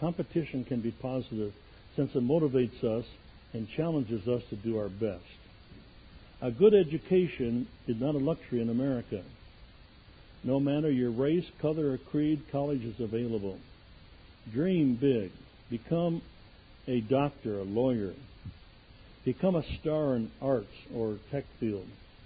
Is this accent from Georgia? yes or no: yes; Tbilisi, Georgia; English is a second language; now in United States; and most of the information when I was younger flickered on the screen of a small theater in my hometown of Tbilisi.